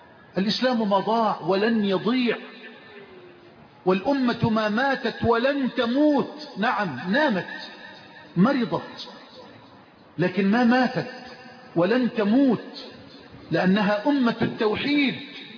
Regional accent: Egypt; اللهم اجعل بلدنا مصر أمنا أمانا

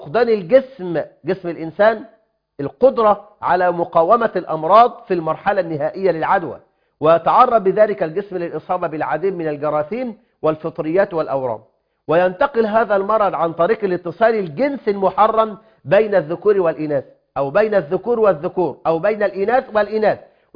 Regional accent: Egypt

